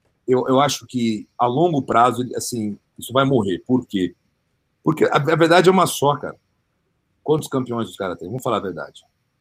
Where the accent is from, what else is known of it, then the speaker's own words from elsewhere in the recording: United States; Eu sou americano.